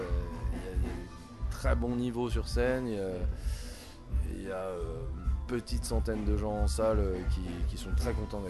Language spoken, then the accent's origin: French; Besançon, Bourgogne-Franche-Comté, France; J'ai pu le faire à Besançon parce que je suis de Besançon.